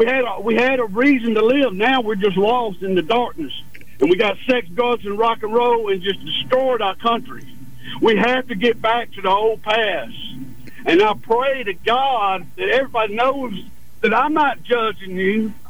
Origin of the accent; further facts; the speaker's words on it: Alabama, United States; Look, I was raised in Alabama Village, and I was probably the worst sinner that's ever come out of there.